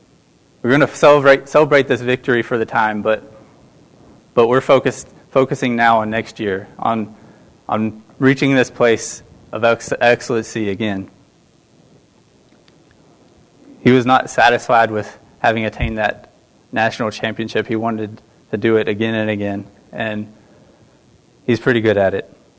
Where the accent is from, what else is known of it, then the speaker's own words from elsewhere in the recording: Alabama, United States; As most of you know, I'm from Alabama.